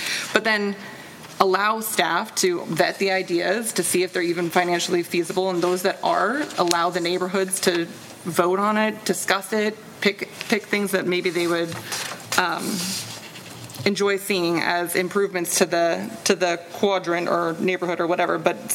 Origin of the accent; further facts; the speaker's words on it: California, United States; Many of you know I'm from California.